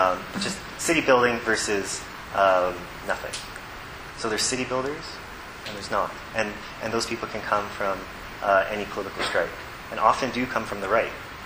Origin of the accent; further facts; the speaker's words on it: Windsor, Ontario, Canada; Growing up in Windsor, looking across the city in Detroit, we would go over the bridge or tunnel